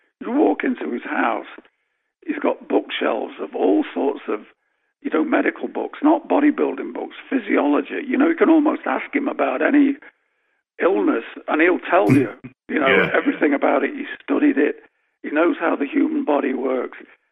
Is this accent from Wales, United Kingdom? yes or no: no; Nottingham, East Midlands, United Kingdom; moved away as an adult; in not the most salubrious part of Nottingham, my hometown in England.